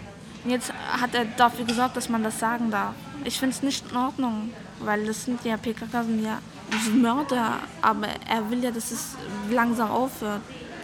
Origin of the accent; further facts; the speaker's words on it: Samsun, Turkey; Und hier kommen die meisten Kurden und ich komme hier aus Samsun. Das ist auch der Grund, warum ich Türkisch spreche.